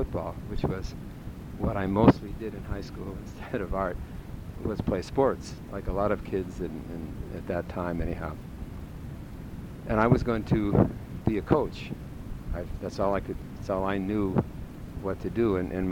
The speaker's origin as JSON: {"language": "English", "town": "Rochester", "region": "New York", "country": "United States", "tie": "born there", "said": "I was born in Rochester, New York, January 28, 1931."}